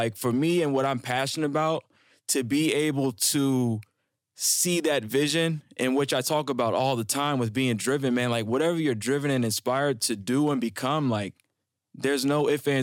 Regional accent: Lynchburg, Virginia, United States; moved away as an adult; now in Indianapolis, United States; Born and raised in Lynchburg, Virginia. Shout out to the 434.

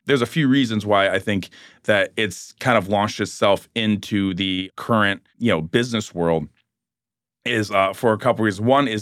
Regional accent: Ohio, United States; transitioning from the military, I'm originally from Ohio.

